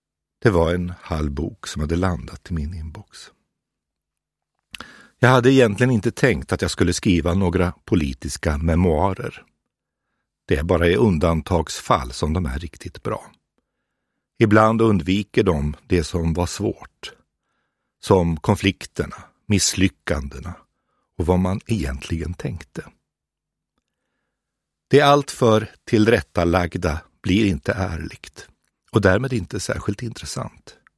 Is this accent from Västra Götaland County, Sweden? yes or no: yes; Vänersborg, Västra Götaland County, Sweden; De som jag så ofta åkte förbi när jag växte upp i Vänersborg